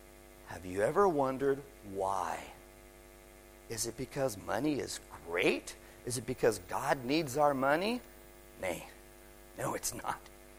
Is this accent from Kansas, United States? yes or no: no; California, United States; I did a quick Google search from my hometown, Los Angeles County, on how to manage money.